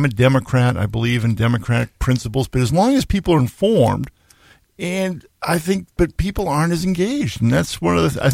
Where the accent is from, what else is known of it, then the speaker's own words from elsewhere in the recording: Massachusetts, United States; I grew up outside of Boston in the shadow of the Kennedy compound